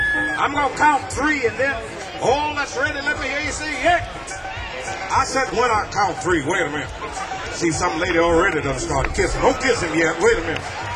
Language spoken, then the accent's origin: English; Mississippi, United States; I'm from Mississippi. I ain't got nothing to do with it.